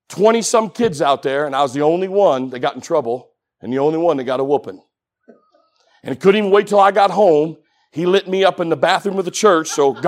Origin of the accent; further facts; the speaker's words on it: Michigan, United States; But I grew up in Michigan, and we couldn't wait for the first snow.